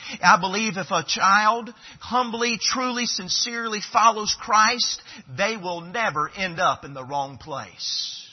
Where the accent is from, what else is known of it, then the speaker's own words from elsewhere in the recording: the South, United States; I was raised in the South, amen?